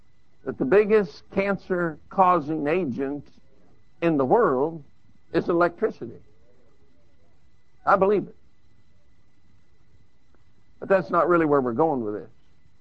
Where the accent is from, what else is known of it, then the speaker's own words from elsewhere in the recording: Colorado, United States; I was raised in Southern Colorado, and I thought, I'm going to drive up through the San Luis Valley.